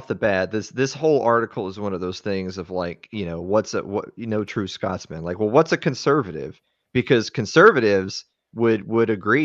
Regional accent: the South, United States; Well, I mean, you know, I'm from the South.

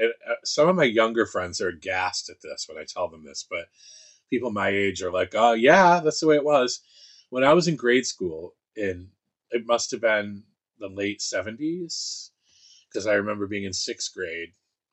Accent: Saratoga Springs, New York, United States; And I grew up and lived in Saratoga Springs, which is not far from Queensbury.

